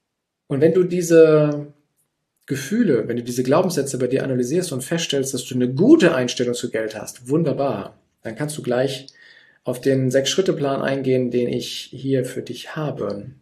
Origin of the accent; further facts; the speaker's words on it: Gütersloh, North Rhine-Westphalia, Germany; Ich komme jetzt aus Gütersloh. Gütersloh liegt in Ostwestfalen.